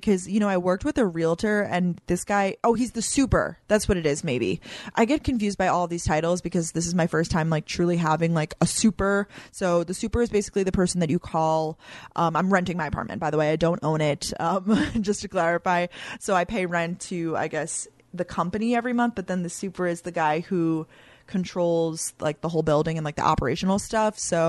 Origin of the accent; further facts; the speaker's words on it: Long Island, New York, United States; I'm not from New Jersey. I'm from Long Island, is a part of New York.